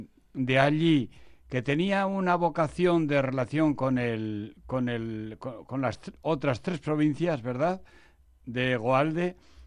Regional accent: Navarre, Spain; yo que soy de Tierra Estella y estoy en la frontera con Álava

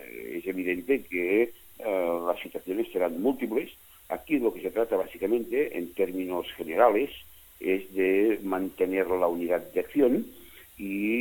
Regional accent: Cornellà de Llobregat, Catalonia, Spain; llegué de Madrid justo para poder asistir a la concentración que había delante del Ayuntamiento de Cornellà de Llobregat, que es mi población, mi pueblo.

